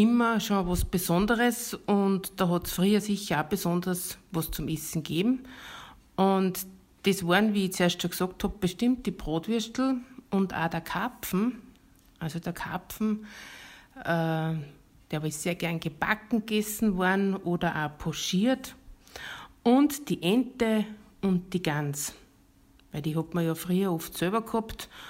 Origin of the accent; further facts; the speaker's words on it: St. Thomas, Austria; komme aus St. Thomas. Ich bin eine Bayerin